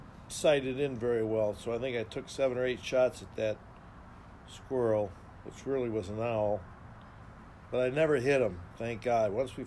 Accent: Monroe, Wisconsin, United States; My hometown was a small little town in southern Wisconsin called Monroe. There was only 8,000 people there. It was out in the cornfields. We were known for our cheese making.

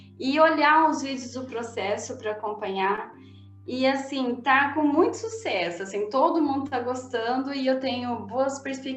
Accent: Brazil; nós, como brasileiros, saímos na frente, por causa do tanto de recurso natural, por causa da nossa natureza mesmo

